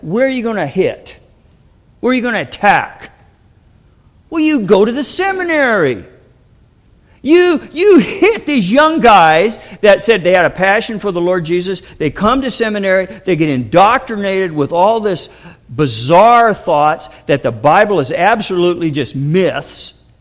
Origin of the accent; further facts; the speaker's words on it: United States; I'm a state turkey. I come from America. United States.